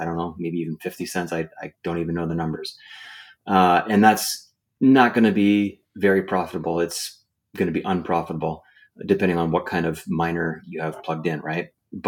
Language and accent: English; Milwaukee, Wisconsin, United States; our in-person boot camp right here in Milwaukee, in my hometown, where we do 3 days, super intensive.